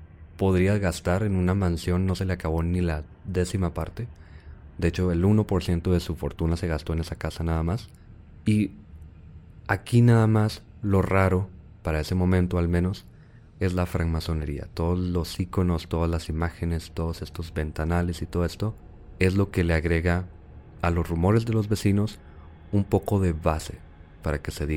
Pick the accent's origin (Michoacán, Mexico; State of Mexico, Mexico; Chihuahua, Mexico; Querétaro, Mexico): Chihuahua, Mexico; No somos de Juárez, somos de Chihuahua, pero gracias por saludos.